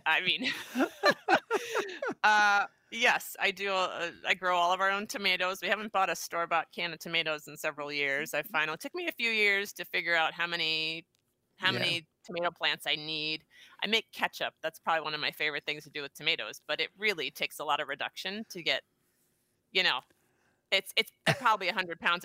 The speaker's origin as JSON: {"language": "English", "region": "Connecticut", "country": "United States", "tie": "born or raised there", "said": "I was born and raised in Southern Connecticut"}